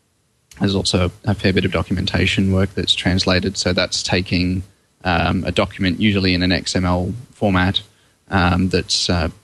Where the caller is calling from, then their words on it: Brisbane, Queensland, Australia; I'm speaking from Brisbane in Australia at about 2:30 in the morning.